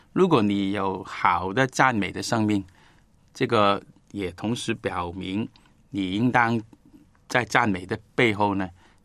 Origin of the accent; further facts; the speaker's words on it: China; 我们中国人一点出来呢